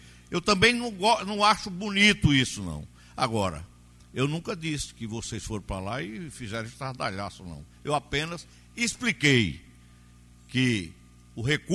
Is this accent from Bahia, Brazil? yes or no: no; Garanhuns, Pernambuco, Brazil; also born or lived in Terezinha; como eu nasci em Terezinha e me criei em Garanhuns